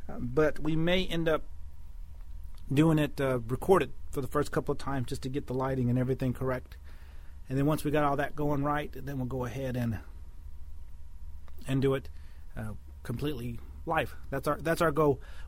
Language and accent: English; Texas, United States; You can tell I'm a Texan.